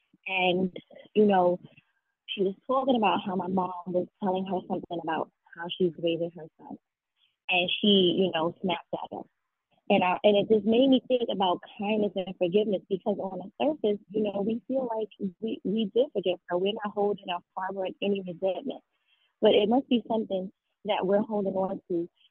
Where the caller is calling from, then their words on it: New York City, New York, United States; I'm calling from New York City.